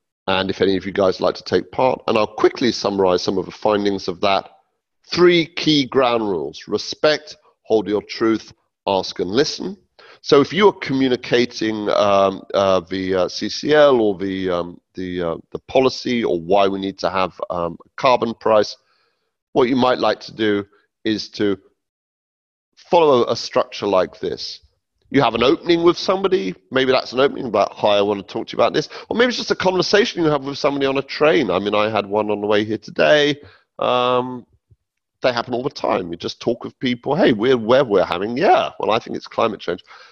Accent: United Kingdom; And I just say, hey, I'm a Brit. I'd love to know what's going on.

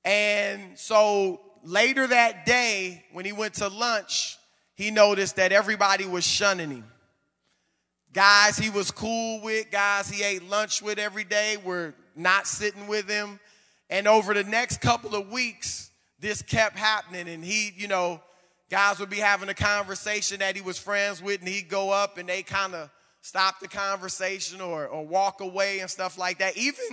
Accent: Louisiana, United States; So I'm from Louisiana, and I grew up Catholic from a good family.

